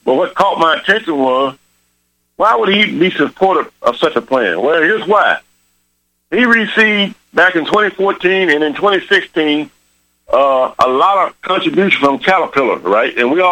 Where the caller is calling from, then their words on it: Little Rock, Arkansas, United States; I'm here in Little Rock, Arkansas.